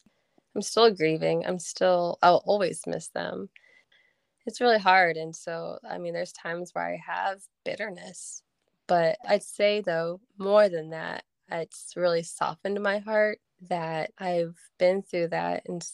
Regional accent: Illinois, United States; We're both born and raised in Central Illinois, lived here pretty much our whole lives, except for 3 years we lived in Georgia

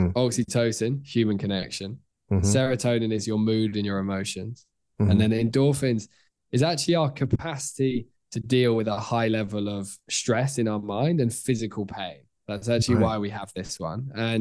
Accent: United Kingdom; This is why, especially as British people, like when it's sunny outside, everyone loves each other

